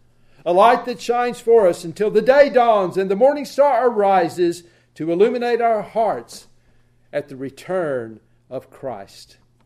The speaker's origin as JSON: {"language": "English", "region": "Arkansas", "country": "United States", "said": "Of course, I'm from Arkansas. I was going to college in Mississippi State, near the Alabama border."}